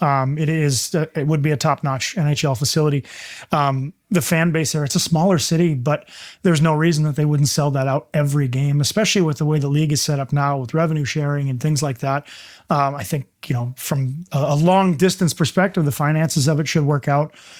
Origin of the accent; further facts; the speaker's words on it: New York, United States; also born or lived in Oregon; So I was born in Oregon. When I was two, we moved to upstate New York. That's where I fell in love with hockey.